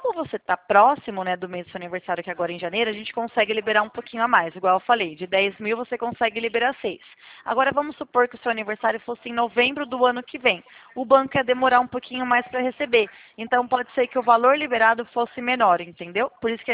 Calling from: Nova Odessa, São Paulo, Brazil; Eu sou aqui de Nova Odessa, próximo

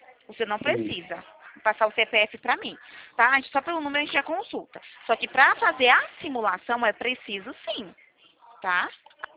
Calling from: São Paulo, Brazil; Falamos aqui de São Paulo.

